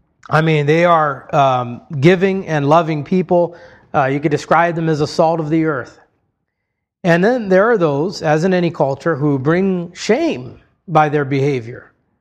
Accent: Hawaii, United States; Growing up in Hawaii, if there was one word that across the nation would capture the Hawaiian people, I guess, the most common word would be aloha.

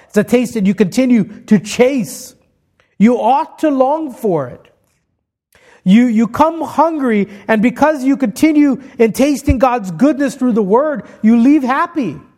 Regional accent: Hawaii, United States; Growing up in Hawaii, it was common to go around barefoot as a kid

